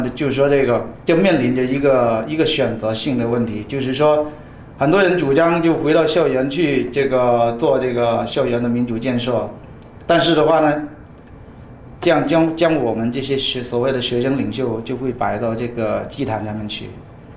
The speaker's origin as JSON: {"language": "Chinese", "region": "Guangdong", "country": "China", "accent": "Cantonese", "second_language": "Chinese", "said": "我都有一些口音，因为我是广东话啊"}